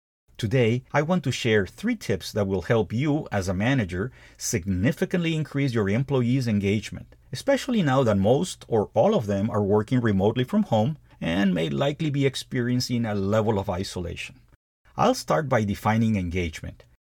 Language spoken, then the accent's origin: English; Peru; my desire to return to my home country of Peru.